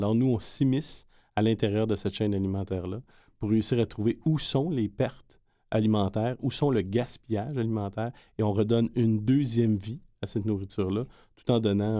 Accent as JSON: {"language": "French", "region": "Quebec", "country": "Canada", "said": "Moi, je viens de la région de Gaspésie."}